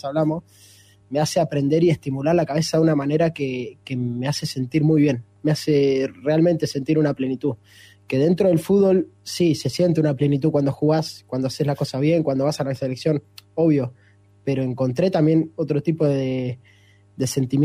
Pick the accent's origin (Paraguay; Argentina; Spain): Argentina; now in Shanghai, China; son los amigos, somos todos argentinos, algún chileno, alguno que otro, pero somos todos argentinos